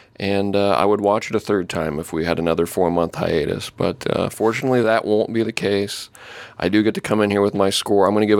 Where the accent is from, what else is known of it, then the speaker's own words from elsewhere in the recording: Sidney, Ohio, United States; Sydney, my hometown, Sydney, Ohio, and maybe like Miami Erie Canal, like hijinks.